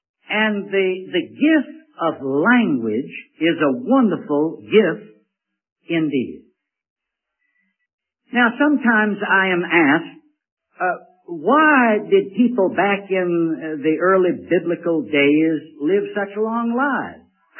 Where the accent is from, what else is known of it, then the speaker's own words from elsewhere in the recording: Richmond, Virginia, United States; I knew that this was in Richmond, Virginia, my hometown. I knew I had to get back to North Carolina.